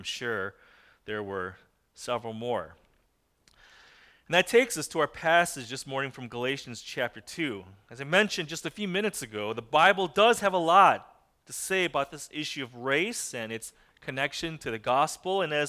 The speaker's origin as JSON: {"language": "English", "country": "United States", "tie": "born there", "said": "I am Korean American. And so that means I have eaten a special rice cake soup on New Year's Day almost without fail ever since I've been a kid. That's just something I've always done. And I was born here. I can't even speak Korean that well"}